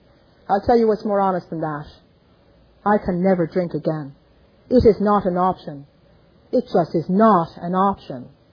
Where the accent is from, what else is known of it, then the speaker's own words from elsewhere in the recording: Ireland; born there; It wasn't long after I was born in Ireland.